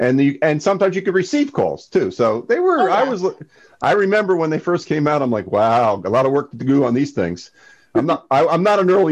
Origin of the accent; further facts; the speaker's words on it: New Jersey, United States; for those of you who know, I'm from Jersey, from North Jersey, you can see there's a Yankee icon within this thing.